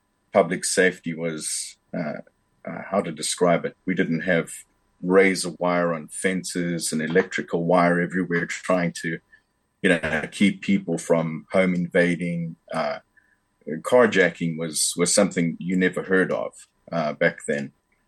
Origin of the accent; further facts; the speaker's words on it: Pretoria, Gauteng, South Africa; also born or lived in Durban / Middelburg; And grew up a little bit in Johannesburg, Kempton Park, to be specific.